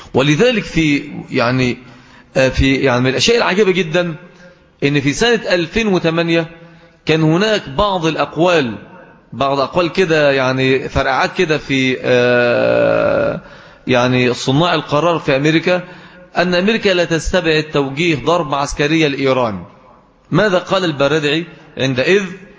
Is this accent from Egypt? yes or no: yes; Egypt